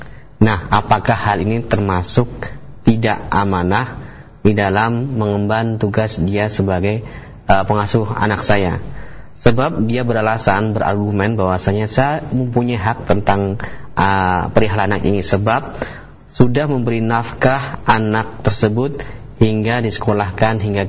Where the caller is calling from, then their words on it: Kayu Manis, Jakarta, Indonesia; saya dari … di Kayu Manis